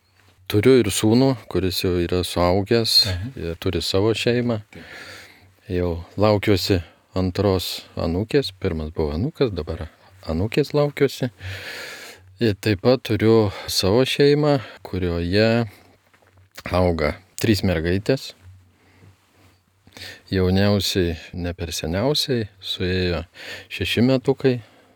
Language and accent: Lithuanian; Jieznas, Kaunas County, Lithuania; now in Kaunas, Lithuania; Nesu tikras kaunietis. Gimiau ir augau Prienų rajone, Jizno miestelėje. Tai visa vaikystė ir jaunystė prabėgo Jizne.